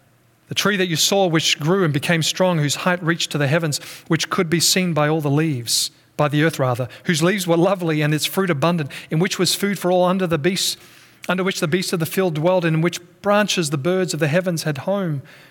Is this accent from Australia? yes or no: yes; Australia; now in North America; even my home country in Australia.